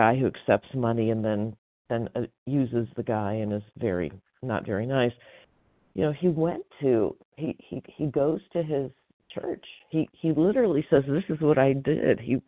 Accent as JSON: {"language": "English", "region": "California", "country": "United States", "said": "from Northern California."}